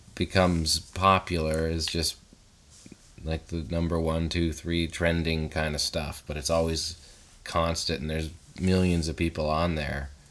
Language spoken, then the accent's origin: English; Sarnia, Ontario, Canada; I'm from Sarnia.